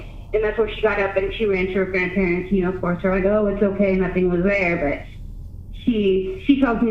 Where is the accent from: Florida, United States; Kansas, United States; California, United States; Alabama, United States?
Kansas, United States; I'm from Kansas.